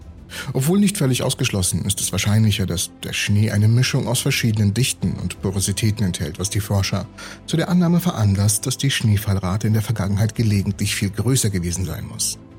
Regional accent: Siberia, Russia; Ich bin in Sibirien aufgewachsen

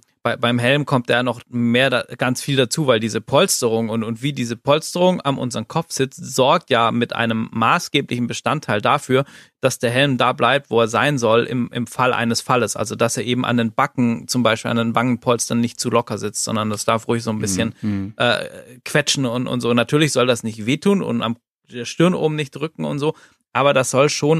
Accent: Southern Germany, Germany; Der Motorradladen, so aus meiner alten Heimat Süddeutschland

